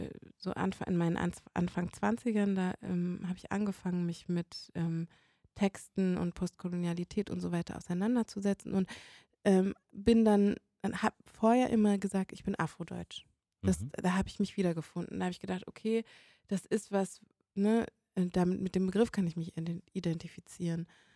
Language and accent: German; Berlin, Germany; Ja, es ist irgendwie, ich bin in Deutschland aufgewachsen, also in Berlin aufgewachsen und um mich herum war nur weiße Familie. Ich hatte gar keinen Bezug zu meiner schwarzen Familie. Mein Vater, schwarzer Amerikaner